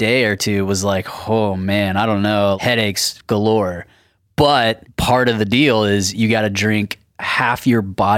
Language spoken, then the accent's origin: English; Glendale, California, United States; born there; I was born in Glendale. So, like, gotcha. LA County.